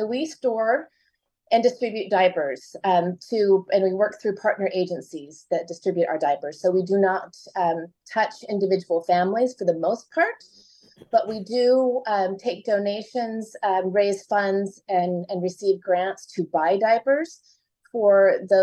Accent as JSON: {"language": "English", "town": "Boise", "region": "Idaho", "country": "United States", "said": "I was living in Boise. I am actually from Boise, but traveled the world and lived overseas for many years."}